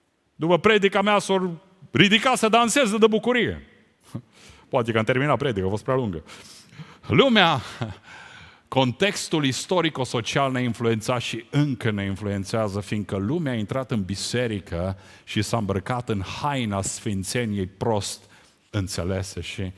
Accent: Romania; Noi suntem români și ne mândrim cu asta.

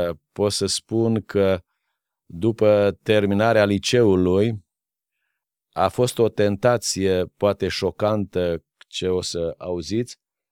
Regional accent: Bolvașnița, Caraș-Severin, Romania; born there; Sigur, pentru că eram din aceeași zonă. Eu m-am născut la Bolvașnița

